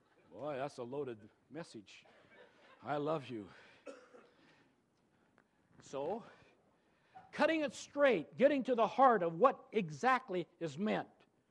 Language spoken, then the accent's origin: English; England, United Kingdom; now in United States; I don't have a television, but I have Netflix, and I have a means of getting to English. I'm an Englishman.